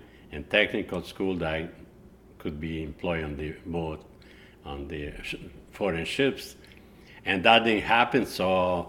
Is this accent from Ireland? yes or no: no; Dugi Otok, Zadar County, Croatia; I was born in Croatia on Dugi Otok, which translation is Long Island. And my dad used to have grape farm and olive tree farm, and we had a little boat to catch some fish.